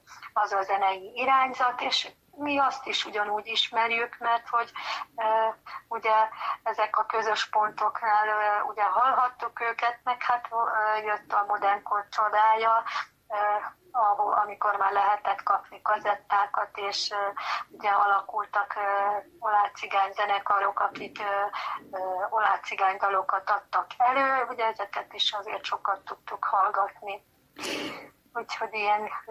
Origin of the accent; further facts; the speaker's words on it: Budapest, Hungary; És az, hogy én budapesti vagyok, azt gondolom ez esetben mindegy